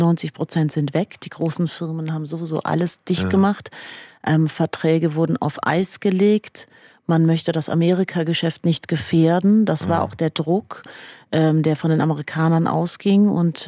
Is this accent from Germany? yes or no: no; Iran; dass das iranische System nicht akzeptiert, dass ich eine deutsche Staatsbürgerschaft habe. Das heißt, für sie bin ich Iranerin.